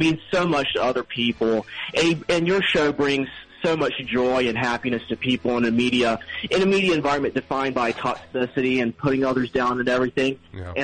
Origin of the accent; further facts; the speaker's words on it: North Carolina, United States; also born or lived in Florida; I was born in Florida and raised in North Carolina.